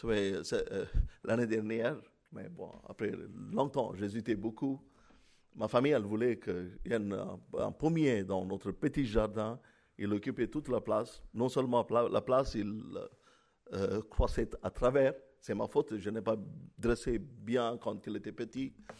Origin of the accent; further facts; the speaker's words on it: France; Nous nous plaignons souvent du temps, que ce soit en été, en hiver ou en printemps, en tant que Français